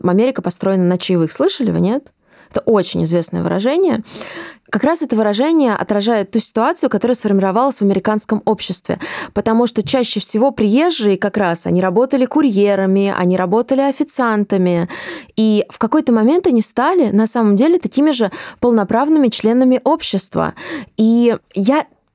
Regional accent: Krasnogorsk, Moscow Oblast, Russia; я из Красногорска.

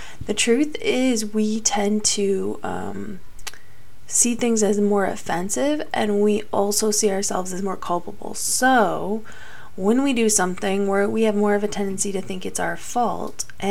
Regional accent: Midwest, United States; Again, I'm from the Midwest.

